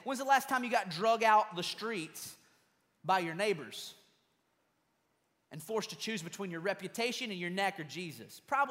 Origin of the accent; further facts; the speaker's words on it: United States; I'm American. I only know one language, American, right?